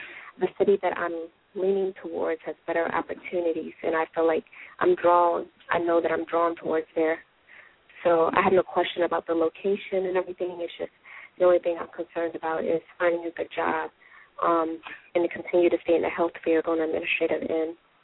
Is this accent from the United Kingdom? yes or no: no; Maryland, United States; Thank you for taking my call. And I'm from Maryland.